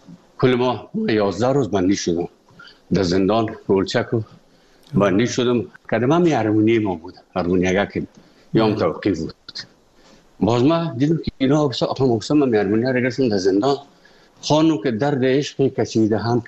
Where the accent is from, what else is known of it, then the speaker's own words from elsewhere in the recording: Afghanistan; moved away; also born or lived in Moscow, Russia; از افغانستان برآمدیم آمدیم سه مسکو 4 سال مسکو